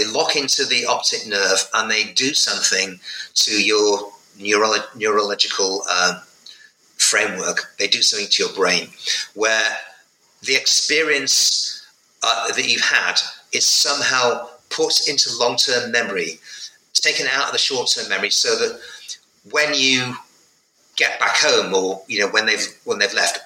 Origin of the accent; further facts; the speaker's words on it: North West England, United Kingdom; But in provincial England, in Northwest England in 1972, sure, made no sense.